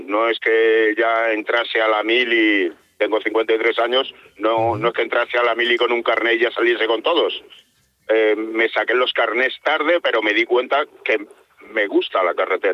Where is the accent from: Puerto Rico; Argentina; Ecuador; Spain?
Spain; Albacete, Castilla-La Mancha; born there; Albacete.